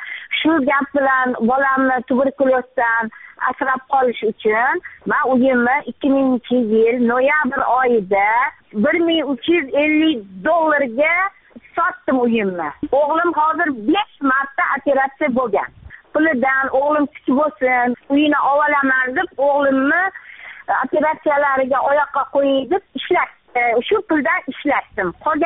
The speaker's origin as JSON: {"language": "Uzbek", "region": "Tashkent", "country": "Uzbekistan", "tie": "born there", "said": "Toshkent shahrida tug'ilganman. Oldin Akmalikromov tumanida yashaganman. 11-chi mavzi 61-chi uy 47-chi xonadonda."}